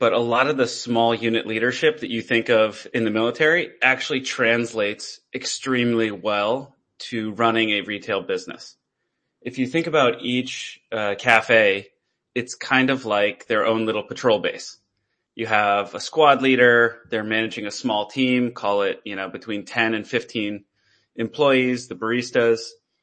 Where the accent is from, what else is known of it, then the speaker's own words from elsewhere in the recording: Washington, District of Columbia, United States; I love coffee. I'm from Washington, D.C.